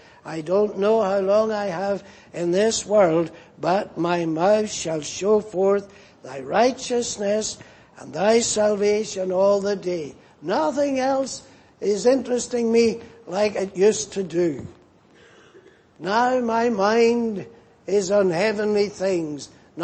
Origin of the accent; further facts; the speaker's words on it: Ireland; I suppose it's because I'm Irish, I thought it was quite funny to watch this old man talking to these pigeons as he fed them.